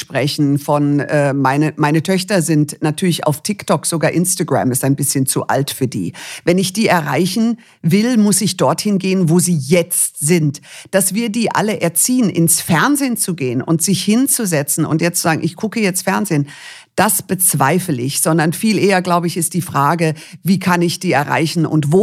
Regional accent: Munich, Bavaria, Germany; born there; nach München ausgewandert von Montana, Billings, Montana in the middle of nowhere und ich bin dann in München geboren.

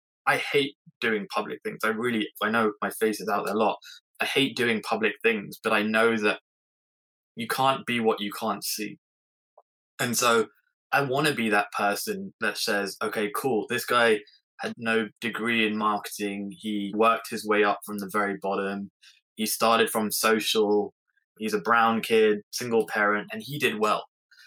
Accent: England, United Kingdom; I'm English

